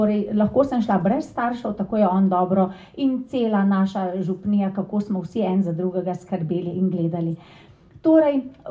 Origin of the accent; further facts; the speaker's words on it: Sveti Križ, Lower Carniola, Slovenia; Jaz namreč prihajam iz Svetega križa na Dolenjskem pri Kostanjevici na Krki